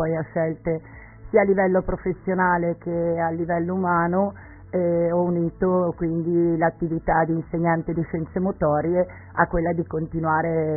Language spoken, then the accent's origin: Italian; Milan, Lombardy, Italy; Sono partita dalla gavetta, allora sono partita da un quartiere di Milano che non è tanto lontano da dove si trova la radio, eravamo delle ragazzine